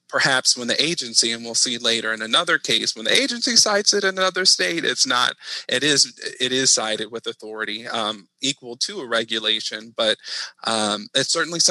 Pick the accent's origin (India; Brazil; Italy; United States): United States; Texas; accent: Southeast Texas; That's me in my Southeast Texas accent. That's where I'm from.